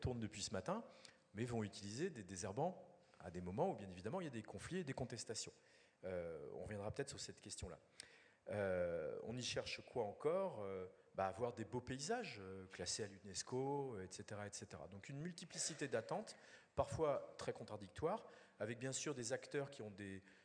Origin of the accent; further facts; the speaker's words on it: France; Excusez-moi, je suis français, je suis géographe, je prends des photos, etc.